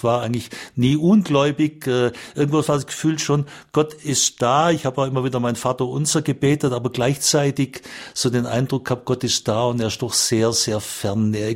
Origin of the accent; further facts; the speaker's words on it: Ulm, Baden-Württemberg, Germany; born there; Also ich bin 1958 in Ulm an der Donau geboren. Sie haben schon gesagt, ich bin in einer evangelischen Familie geboren und evangelisch getauft worden.